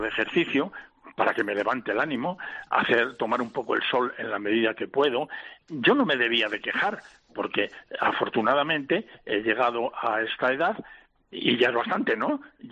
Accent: Madrid, Community of Madrid, Spain; Bueno, yo soy madrileño.

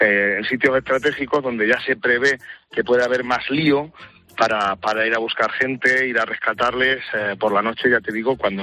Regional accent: Castilla-La Mancha, Spain; Yo soy de Castilla-La Mancha

